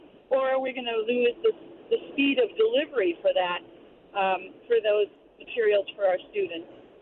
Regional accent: Park Rapids, Minnesota, United States; Well, I'm actually from Park Rapids, Minnesota.

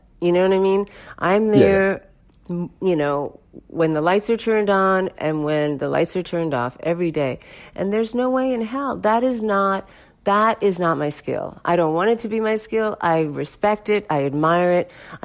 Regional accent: India; I came from India.

